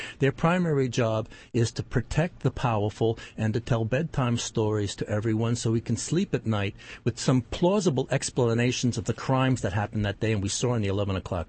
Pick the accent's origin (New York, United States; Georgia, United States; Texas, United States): New York, United States; moved away as an adult; now in Pacific Northwest, United States; I grew up in New York on Long Island, and I moved in 1990 to the Northwest.